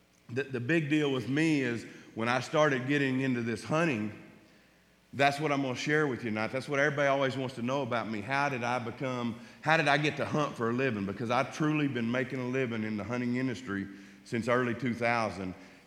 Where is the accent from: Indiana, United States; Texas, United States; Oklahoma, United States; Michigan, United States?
Oklahoma, United States; I grew up in Oklahoma, as he said. I have a wife and two kids that are my life.